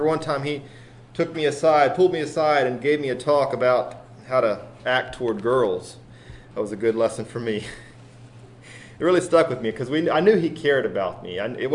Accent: Whiteville, Tennessee, United States; I grew up in Whiteville, Tennessee, where I was fortunate to attend only one school throughout all of my school years.

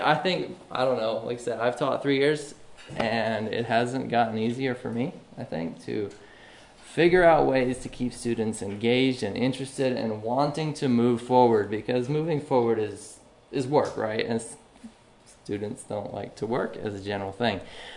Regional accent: Tennessee, United States; also born or lived in Pennsylvania; That probably means Pennsylvania to a lot of you. I was born there. I did not live there very long. I grew up mostly in Tennessee and other places around the world.

